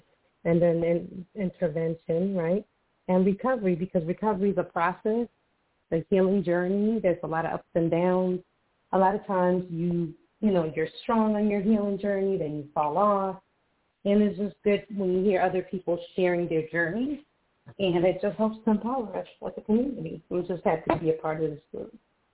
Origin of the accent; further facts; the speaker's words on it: Boston, Massachusetts, United States; also born or lived in Costa Rica; I am originally from Costa Rica and grew up in Boston.